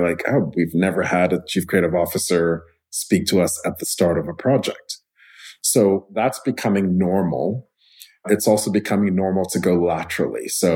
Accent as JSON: {"language": "English", "town": "Montreal", "region": "Quebec", "country": "Canada", "tie": "born or raised there", "said": "Because I grew up in Montreal, if I listen, I have to concentrate more when I'm listening to someone speaking in French"}